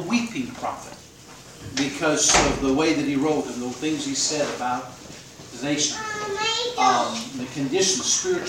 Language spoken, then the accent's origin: English; United States; from my perspective as an American, it breaks my heart the condition of our nation.